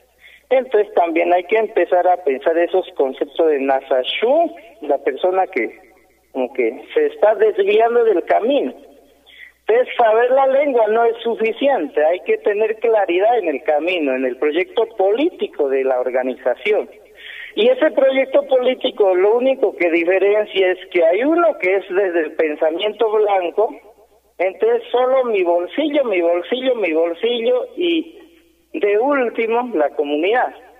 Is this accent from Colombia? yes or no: yes; Cauca, Colombia; first language Nasa Yuwe; Spanish is a second language; mi lengua materna fue nazayúe porque mi papá, mi mamá no sabían castellano.